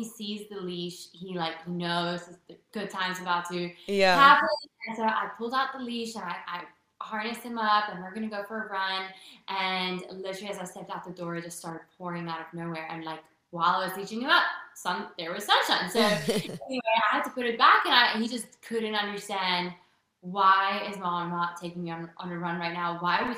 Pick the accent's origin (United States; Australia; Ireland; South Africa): South Africa; moved away; But yeah, born and bred in South Africa, that is home for me. I tried to get back as much as possible, but unfortunately it is a good over 15-hour direct flight.